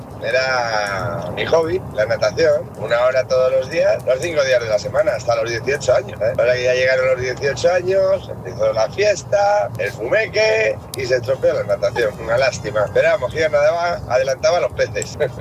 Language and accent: Spanish; Madrid, Community of Madrid, Spain; also born or lived in Benidorm; de ahí ya mis padres se fueron para vivir a Madrid y me metieron en un colegio que tenía piscina.